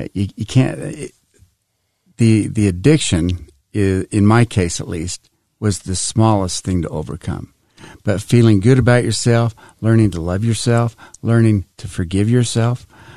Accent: Salt Lake City, Utah, United States; Well, I was born and raised in Salt Lake.

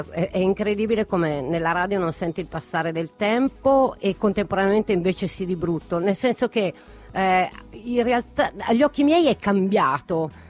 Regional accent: Tuscany, Italy; l'unica roba in comune io e Baldini è che siamo toscani.

